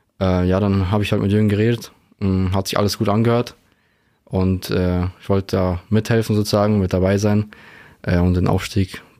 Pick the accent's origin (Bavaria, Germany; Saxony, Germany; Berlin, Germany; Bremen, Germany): Bavaria, Germany; Straubing; Ich bin mit denen auch aufgewachsen in Straubing.